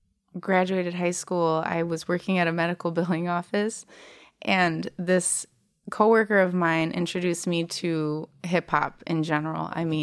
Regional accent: Lake Orion, Michigan, United States; And I grew up in Lake Orion, and I have a lot of friends who are musicians.

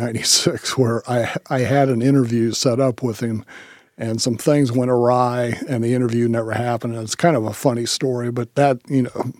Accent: Dayton, Ohio, United States; he found out that I was from Dayton. And then we started talking about the Wright brothers

